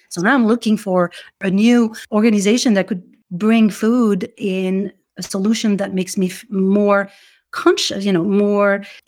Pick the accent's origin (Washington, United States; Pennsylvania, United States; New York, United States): New York, United States; New York City; As a New Yorker, I rarely go shopping for food.